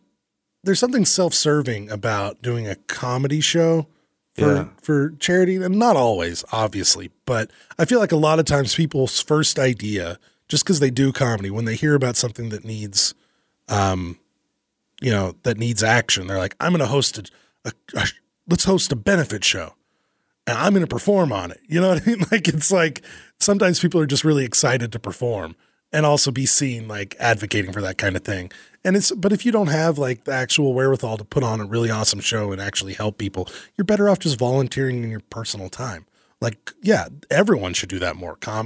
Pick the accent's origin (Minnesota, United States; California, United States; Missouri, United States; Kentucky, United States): Kentucky, United States; My best friend growing up in Kentucky is a hardcore conservative.